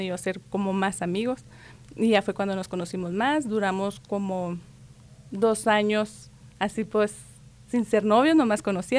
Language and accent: Spanish; Cuauhtémoc, Chihuahua, Mexico; Sí, de Cuauhtémoc, Chihuahua.